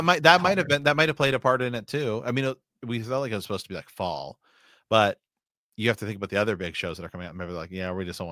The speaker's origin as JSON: {"language": "English", "region": "Ohio", "country": "United States", "tie": "born or raised there", "lives_now": "Oregon, United States", "said": "there's no humidity out here in Oregon, but you know, obviously I grew up in Ohio."}